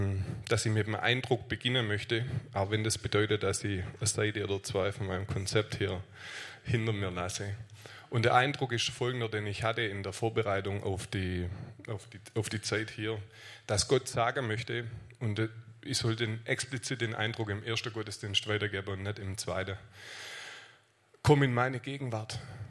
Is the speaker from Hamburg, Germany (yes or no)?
no; Aalen, Baden-Württemberg, Germany; ich komme aus Aalen.